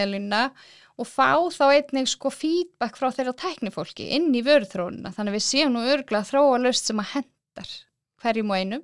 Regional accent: Hofsós, Northwestern Region, Iceland; ég er uppalinn í Skagafirði hjá fólendur mínum sem eru miklu frumkvölar og hafa erum byggt upp heilt þorp í Hofsós í Skagafirði

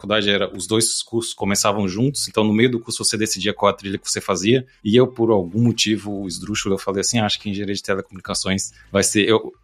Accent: Brasília, Federal District, Brazil; also born or lived in Natal; Eu nasci em Natal, mas fui morar em Brasília com 8 anos, então vivi a minha vida toda lá.

